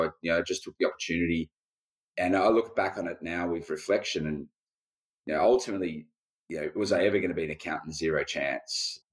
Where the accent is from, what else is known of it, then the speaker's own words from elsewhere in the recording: Australia; As Australians, we're pretty fortunate. You know, Australia's such a beautiful country.